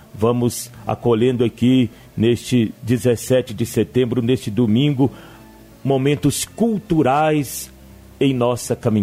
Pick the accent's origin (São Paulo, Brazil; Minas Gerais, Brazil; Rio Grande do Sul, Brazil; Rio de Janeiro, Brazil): Minas Gerais, Brazil; como um bom mineiro que somos